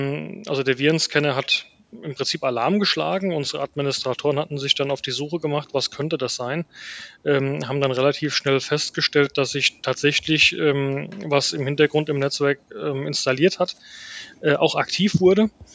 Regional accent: Geisenheim, Hesse, Germany; Geisenheim ist eine schöne Stadt. Ich muss es natürlich sagen, es ist meine Heimatstadt und ich bin auch sehr stolz, dass ich hier Bürgermeister sein darf.

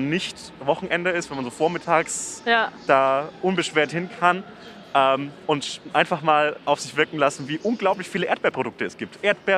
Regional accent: Nuremberg, Bavaria, Germany; Und ich dachte, das würde so stellvertretend stehen für meine Heimat, nämlich Nürnberg-Knoblauchsland.

